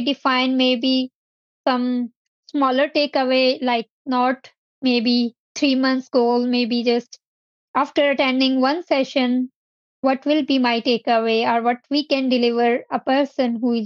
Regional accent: Pakistan; English is a second language; I'm from Pakistan.

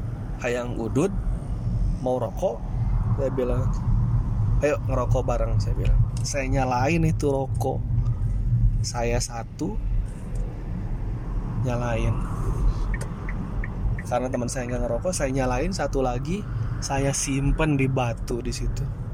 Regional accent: Java, Indonesia; saya bilang asli Jawa mas.

